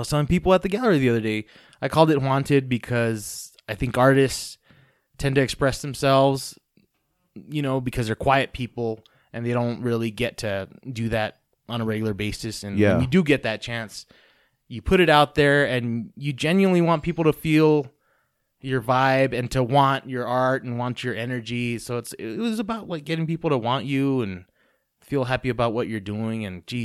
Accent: El Paso, Texas, United States; So, look at El Paso, man. It's just a special place. And, you know, growing up, I was watching anime from Juarez

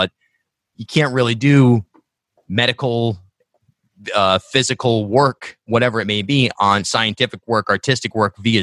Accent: Rhode Island, United States; And for me, I grew up in South County, Rhode Island, and then went to URI.

